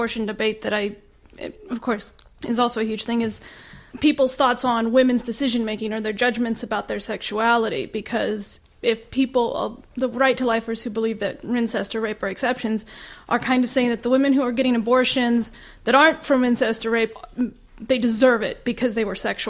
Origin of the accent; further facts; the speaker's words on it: Daly City, California, United States; I'm from Daly City, California.